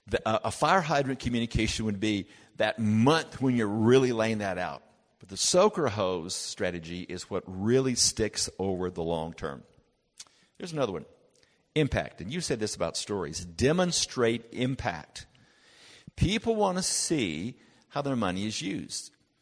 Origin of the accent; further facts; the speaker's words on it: United States; moved away as an adult; now in Canada; Now, I ran into something as an American coming to Canada.